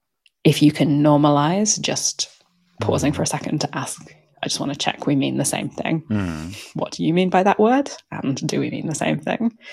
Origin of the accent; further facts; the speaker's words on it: United Kingdom; I'm a Brit, so I'm very used to using very flowery language